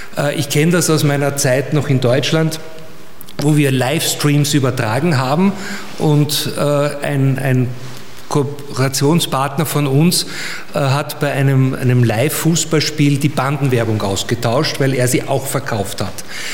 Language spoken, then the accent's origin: German; Styria, Austria; Und das Problem ist, ich bin Steirer